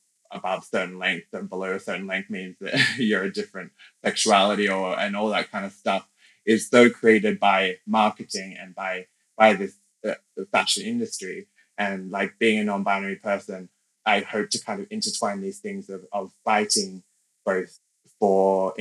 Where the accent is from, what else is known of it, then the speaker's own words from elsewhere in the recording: Australia; first language English; I grew up in Australia and English is my first language.